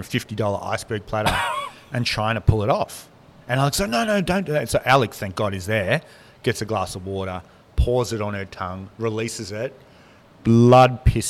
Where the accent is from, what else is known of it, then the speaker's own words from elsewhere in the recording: Melbourne, Victoria, Australia; now in Sydney, Australia; Like I grew up in Melbourne, moved to Sydney in 1999